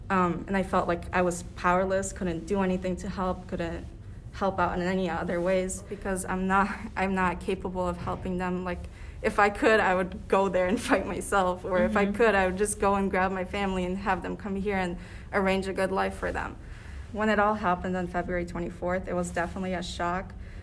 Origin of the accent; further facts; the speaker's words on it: Ivano-Frankivsk, Ivano-Frankivsk Oblast, Ukraine; Western Ukraine, which is I'm from Ivano-Frankivsk, Western Ukraine would be okay.